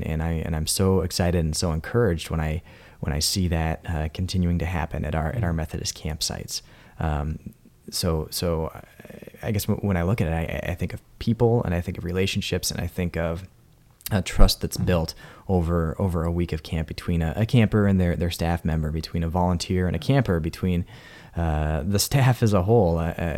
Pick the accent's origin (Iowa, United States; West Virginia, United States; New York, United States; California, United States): Iowa, United States; Des Moines; also born or lived in Urbandale; I grew up here in Des Moines and Urbandale, actually